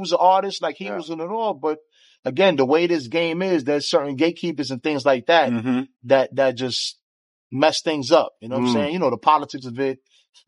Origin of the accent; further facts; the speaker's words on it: The Bronx, New York, United States; I'm from the Bronx.